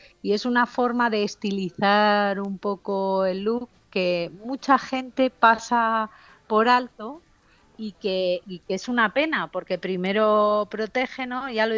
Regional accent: Pamplona, Navarre, Spain; ya sabes lo que dicen en mi tierra. Nosotros siempre es una chaquetica, por si acaso, ¿sabes? Cuando veías el programa de fiestas de San Fermín, los fuegos son a las 11 de la noche.

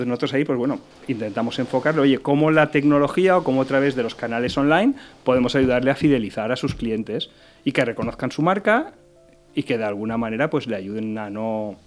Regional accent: Valencia, Valencian Community, Spain; aquí en Valencia. Yo soy valenciano de pro y oye, todavía tengo aquí toda la familia

